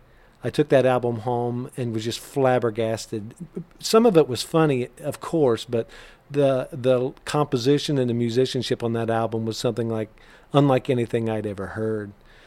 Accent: Tell City, Indiana, United States; they had the winning pieces of art on display at a bank in my hometown down in Tell City, Indiana.

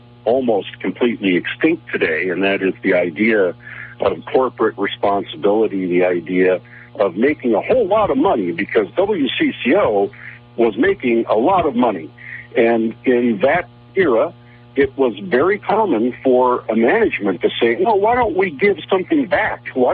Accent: Duluth, Minnesota, United States; moved away as an adult; Well, I was born and raised in Duluth, and I spent 36 years living in Minnesota

